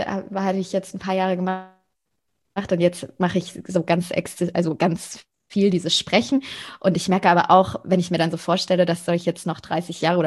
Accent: Bavaria, Germany; ich komme aus der Nähe von München.

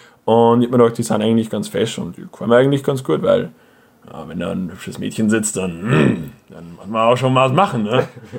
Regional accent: Austria; ich bin Österreicher

